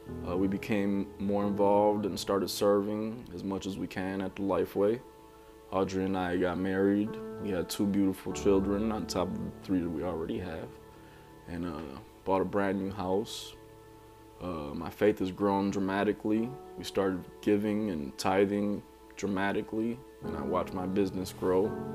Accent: Milwaukee, Wisconsin, United States; also born or lived in Chicago; So I was born in Chicago, raised in the city of Milwaukee. I have one younger brother and one younger sister.

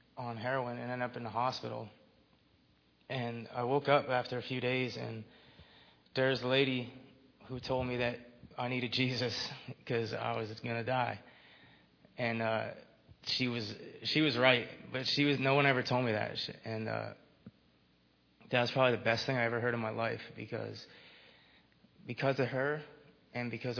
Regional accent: New Jersey, United States; I'm 29. Born and raised in New Jersey.

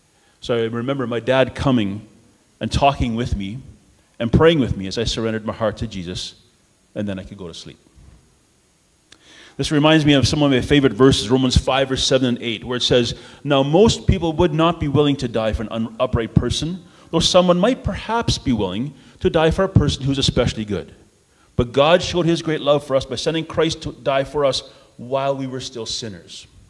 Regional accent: Fort St. John, British Columbia, Canada; also born or lived in Sexsmith, Alberta; I grew up in Presbyteau, and then Fort St. John, and even in Sexsmith for a little bit. When I was in grade 4, 5, and 6, my dad attended at PRBI, so we lived in Sexsmith for a bit.

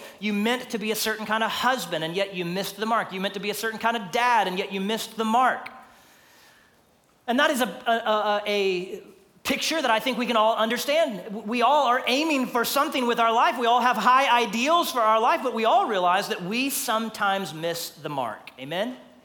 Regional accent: Texas, United States; I grew up in Texas, so the only thing I really knew of hunting was sitting in a deer stand and waiting for Bambi to just innocently wander in front of you.

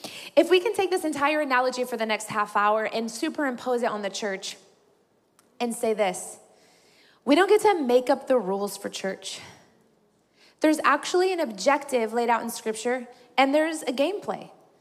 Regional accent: Indiana, United States; now in California, United States; I'm a Midwest girl, born and raised in Indiana, but God has sent me to California.

